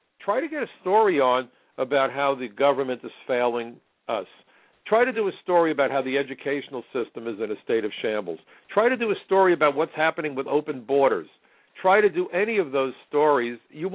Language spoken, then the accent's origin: English; New York, United States; As a New Yorker on 9/11, I certainly saw things that I hope I never see again